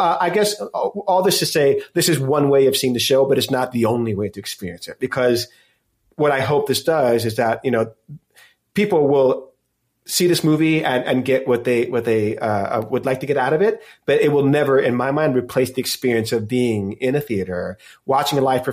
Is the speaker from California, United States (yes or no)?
yes; Los Angeles, California, United States; now in Manhattan, United States; because I was born in Los Angeles. So there are times that I travel out there and L.A. feels like home because of the memories I have of being a kid there.